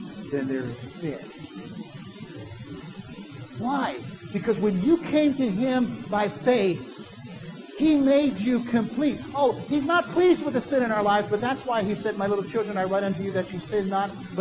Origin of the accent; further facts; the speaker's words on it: South Carolina, United States; You know, I come from South Carolina. My dad comes from North Carolina.